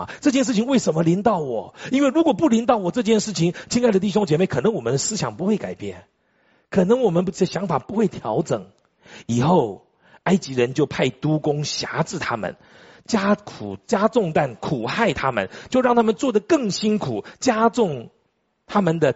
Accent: Taiwan; 我说那按我们中国人来说，我们台湾人来说，把它存起来

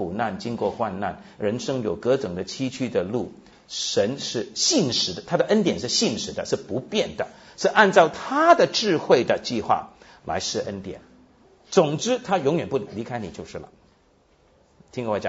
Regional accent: United States; 那我是从美国来的，我是北美华人啊，我来了新加坡、马来西亚已经有十多年了。第一次来是1992年，

